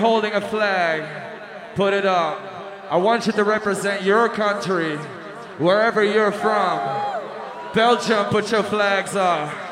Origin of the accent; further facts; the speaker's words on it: Greece; And part of my home country, Greece, where the fuck you at?